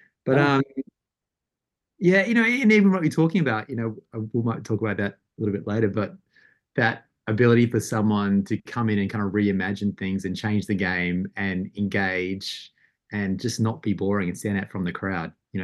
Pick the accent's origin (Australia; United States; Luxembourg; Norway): Australia; Adelaide, South Australia; I grew up in Adelaide.